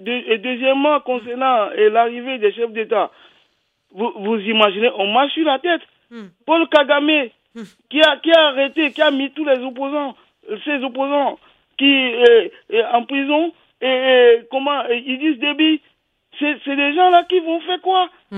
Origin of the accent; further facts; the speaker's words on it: Togo; Même chez nous au Togo, c'est toujours pareil.